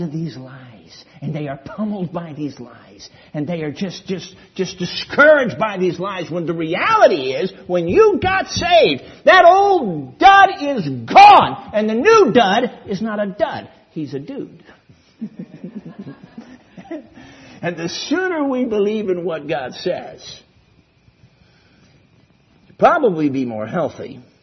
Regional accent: Chicago, Illinois, United States; I remember when we purchased a house in 2009 and out in the country, southern Michigan. I grew up in Chicago. I'm a city kid.

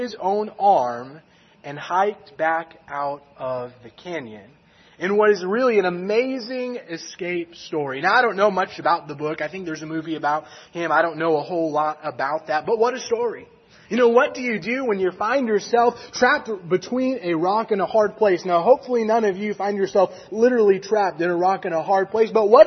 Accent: Fresno, California, United States; growing up in Fresno, California, we never once had a snow day. There was never a day in my life in California where it snowed where I lived.

